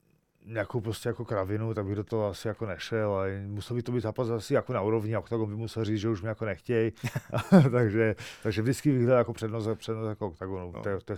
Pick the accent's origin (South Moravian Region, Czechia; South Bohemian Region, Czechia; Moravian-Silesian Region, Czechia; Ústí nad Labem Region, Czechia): Moravian-Silesian Region, Czechia; Karviná; Pocházím z Karviné, takže Karviná je pro mě jako nejvíc a všichni ti lidi mě tam znají, mám tam prostě jako nejvíce kámošů, mám prostě v Karviné.